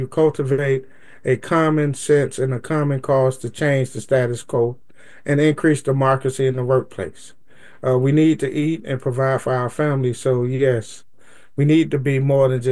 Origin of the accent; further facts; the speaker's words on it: Miami, Florida, United States; I'm from Miami, Dade, so I'm a Southern boy.